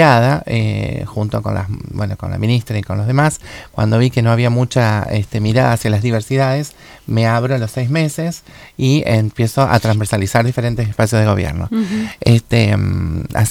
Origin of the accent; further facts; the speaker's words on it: Santa Fe, Argentina; Yo soy santafesina, nací en el Cuyen de toda la vida